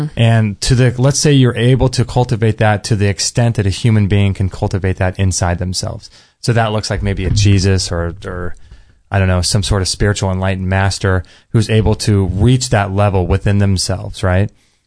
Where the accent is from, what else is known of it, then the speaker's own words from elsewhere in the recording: Palm Beach, Florida, United States; I'm from Palm Beach, Florida, and just did a first phone consultation with Dr. Bergman.